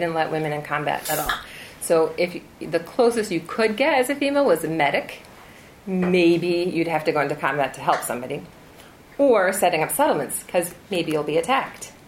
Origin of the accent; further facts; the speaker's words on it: Wisconsin, United States; born there; So Michigan and Wisconsin. I was born in Wisconsin.